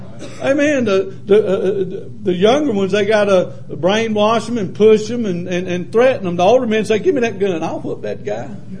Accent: Lancaster, United States; And I'm from Lancaster. We have to do that redneck.

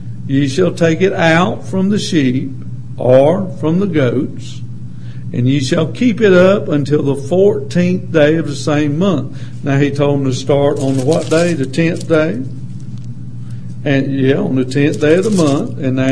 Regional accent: the South, United States; Of course, I was raised in the South and taught better than to interrupt people.

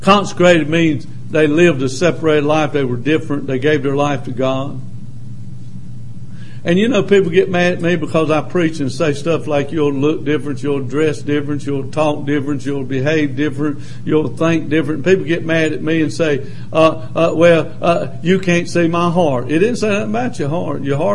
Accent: Lancaster, South Carolina, United States; Now, I grew up right here in South Carolina, Bible Belt. Of course, I was in Lancaster. That dark cloud hangs over Lancaster.

